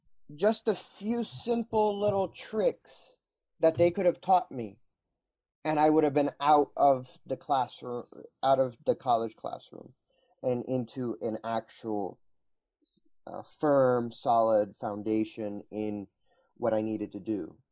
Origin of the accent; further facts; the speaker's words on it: Lockport, New York, United States; I am from Lockport, New York.